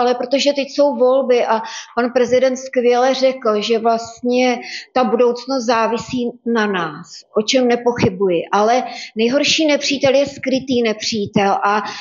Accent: Slovakia; já jsem vyrostla na Slovensku

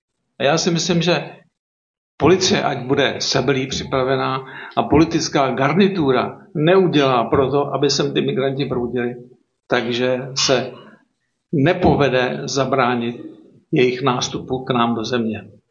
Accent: Kladno, Central Bohemian Region, Czechia; Já jsem teda z Kladna, takže Středočeského kraje.

